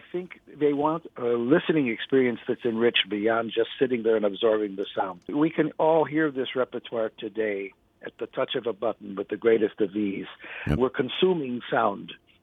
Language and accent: English; Chicago, Illinois, United States; Yeah, my father was a string bass player. Mm. I grew up in Chicago, and he was in the Chicago Symphony Orchestra